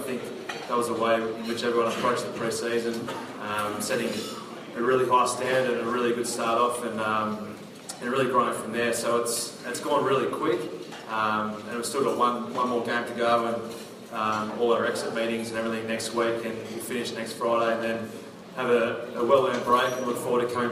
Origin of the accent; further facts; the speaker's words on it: Melbourne, Victoria, Australia; I'm a Melbourne boy originally, so I grew up out in the Yarra Valley.